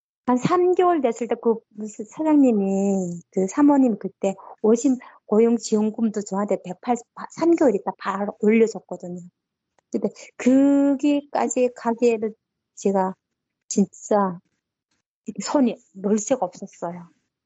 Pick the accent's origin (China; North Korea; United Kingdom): North Korea; accent: North Korean; now in South Korea; 제가 이북 사람이 탈북민이니까